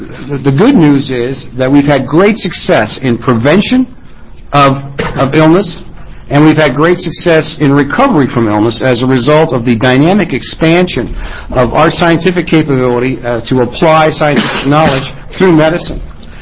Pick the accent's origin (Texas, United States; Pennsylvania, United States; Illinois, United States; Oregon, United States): Oregon, United States; Salem; I'm an attorney from Salem